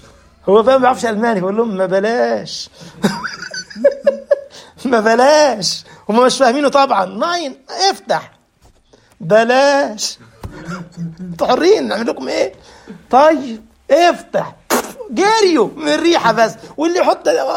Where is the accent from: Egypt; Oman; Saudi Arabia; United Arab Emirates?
Egypt; إحنا عندنا في مصر حاجة اسمها البلاص.